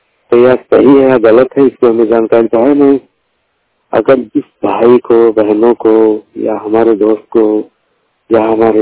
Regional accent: Uttar Pradesh, India; जिला बस्ती के रहने वाला, 100% ब्लाइंड यूपी के रहने वाला हूँ।

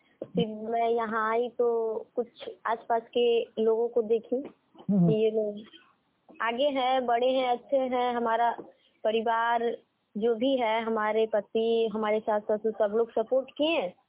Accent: Nariyar, Bihar, India; मैं नरियार पंचायत की निवासी हूँ, मोतीपुर प्रखंड की।

